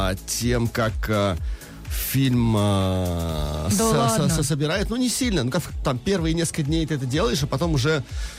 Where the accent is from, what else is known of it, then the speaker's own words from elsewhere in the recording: Chelyabinsk, Chelyabinsk Oblast, Russia; Я татарин, конечно, я сам из Челябинска.